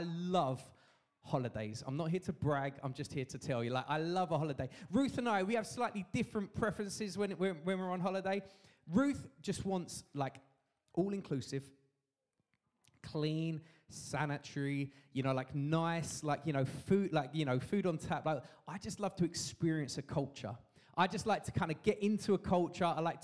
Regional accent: United Kingdom; I'm also acutely aware that I'm British.

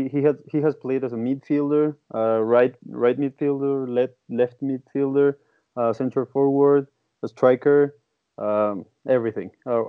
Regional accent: Mexico City, Mexico; I'm from Mexico City

